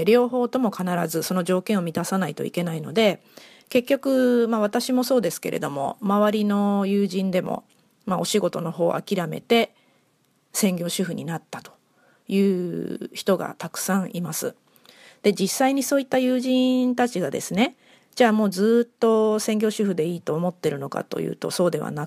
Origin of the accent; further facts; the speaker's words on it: Kawasaki, Kanagawa, Japan; ずっとですね、もう生まれも育ちも川崎で、気づくと、地元の方に戻ってきているという感じでして、現在も、川崎市、北部の方にですね、住んでおります。